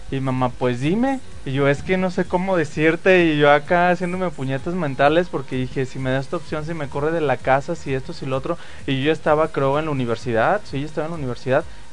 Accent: La Barca, Jalisco, Mexico; aunque los dos somos de pueblo, yo soy de La Barca, Jalisco

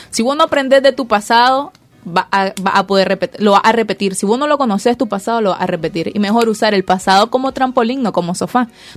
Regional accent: Nicaragua; O sea, somos nicaragüenses, tenemos que entender primeramente eso, todos somos hermanos en este país.

